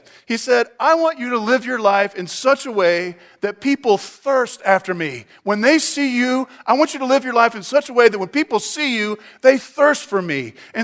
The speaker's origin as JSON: {"language": "English", "region": "Texas", "country": "United States", "said": "And I'm from Texas, and we figured out pretty well that both those things make it great."}